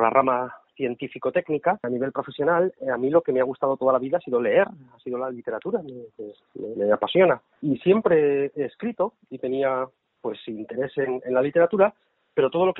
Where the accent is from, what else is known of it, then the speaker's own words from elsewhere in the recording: Canary Islands, Spain; born there; Yo nací en Lanzarote en el año 72. Y yo nací en Lanzarote exclusivamente porque mi padre hizo el servicio militar en el Sahara.